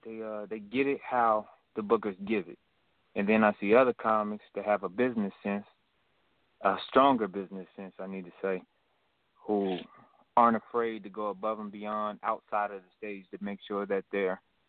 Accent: Tacoma, Washington, United States; also born or lived in Bay Area; started in Seattle. I started comedy in the Bay Area. And then I ended up in Tacoma, Washington, is my hometown.

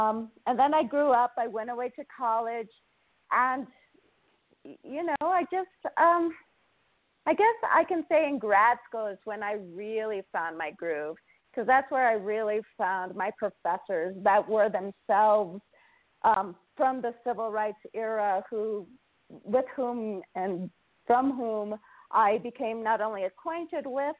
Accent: El Paso, Texas, United States; because I grew up in El Paso, Texas, and so I could literally see the border from my bedroom window.

